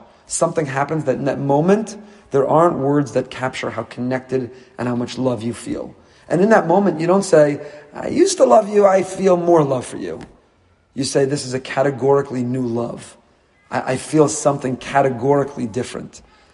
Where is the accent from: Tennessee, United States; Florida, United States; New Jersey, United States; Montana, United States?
New Jersey, United States; Teaneck; I grew up with him in Teaneck. He's a couple years younger than me in Frisch